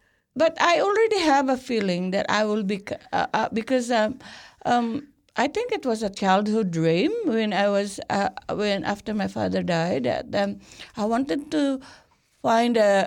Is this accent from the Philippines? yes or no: yes; Mindanao, Philippines; moved away as an adult; Well, I came out from Mindanao in the Philippines, I was, at that time when I come out, before I come out here